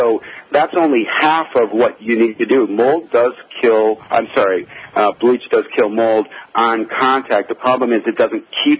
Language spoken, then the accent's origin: English; Minnesota, United States; also born or lived in New Orleans / Switzerland; Actually, I was born in New Orleans in '63, but my father was in the military, so we moved around a lot. We lived in Switzerland for a while and around the U.S. and kind of a typical military family. Actually grew up in Minnesota